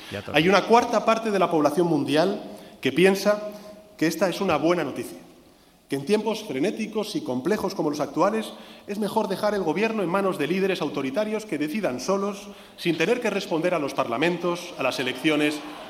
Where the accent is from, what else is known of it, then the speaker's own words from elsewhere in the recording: Spain; Por cierto, nosotros somos tanto, tan españoles como ustedes, no somos menos españoles.